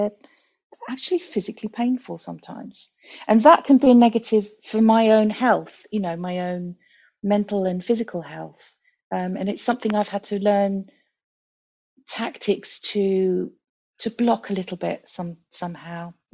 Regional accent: United Kingdom; when I say I'm British, I actually identify more with being European, to be honest, because that's kind of how I feel.

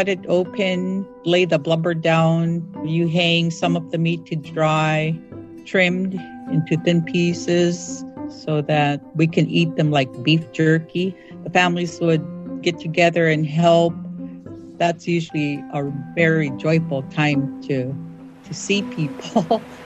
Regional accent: Shishmaref, Alaska, United States; I am a Inupiaq Eskimo. My great-great-grandparents were nomadic. I was born and raised here in Shishmaref, Alaska. Shishmaref is an island on the Bering Sea coast.

